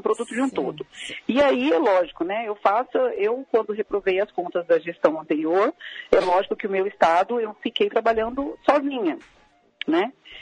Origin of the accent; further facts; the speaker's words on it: Mato Grosso, Brazil; moved away; você sai do seu estado, por exemplo, eu saí de Mato Grosso, fui fazer teste em São Paulo, fui fazer teste em vários lugares